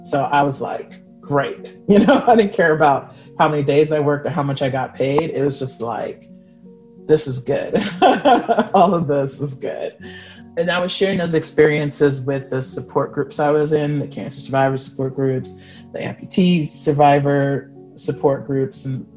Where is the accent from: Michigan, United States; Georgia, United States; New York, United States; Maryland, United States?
New York, United States; New York City; Growing up in New York City, I lived a very urban life in a three-family brownstone in Flatbush, New York.